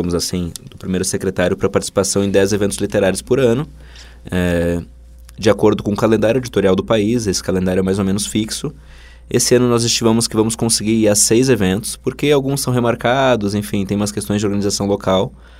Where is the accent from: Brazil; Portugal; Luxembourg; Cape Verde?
Brazil; Porto Alegre, Rio Grande do Sul; já que eu sou gaúcho, né? Eu sou alegretense, mas criado em Porto Alegre